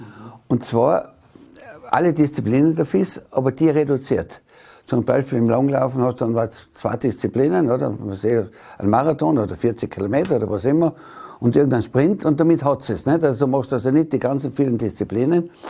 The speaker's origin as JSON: {"language": "German", "region": "Tyrol", "country": "Austria", "said": "Wir sind das Skisportland, aber wir sind es eigentlich nicht."}